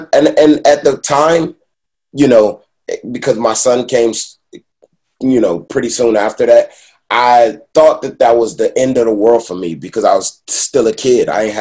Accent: Detroit, Michigan, United States; now in Los Angeles, United States; I'm from Detroit.

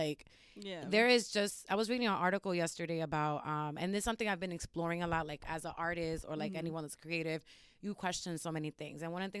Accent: New York City, New York, United States; Yeah, I grew up in Harlem, Washington Heights in the middle.

